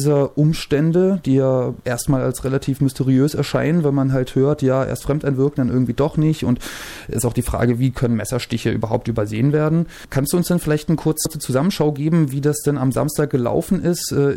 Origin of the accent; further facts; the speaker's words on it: Saxony, Germany; ich komme zwar selbst aus der Nähe von Dresden, bin jetzt aber in Dresden selber nie so viel unterwegs gewesen.